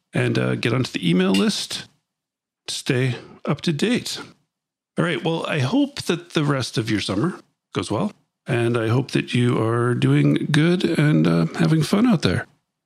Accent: Canada; As a Canadian

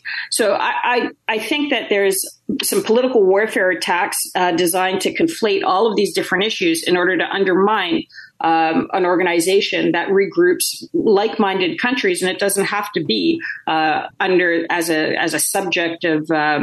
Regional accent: Canada; Prime Minister Sogavare and I, as a Canadian, have the same head of state, which is the King of England.

